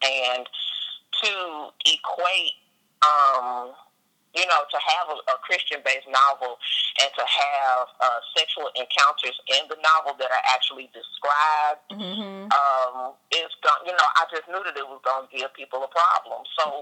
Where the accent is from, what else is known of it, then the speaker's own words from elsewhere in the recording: St. Louis, Missouri, United States; I'm actually from St. Louis, Missouri. So, it was easy for me to write about my hometown because that's where I'm from, born and raised.